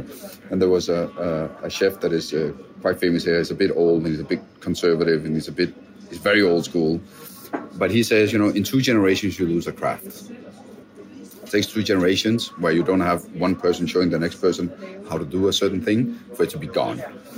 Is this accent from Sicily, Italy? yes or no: yes; Sicily, Italy; I grew up in Italy or in Sicily.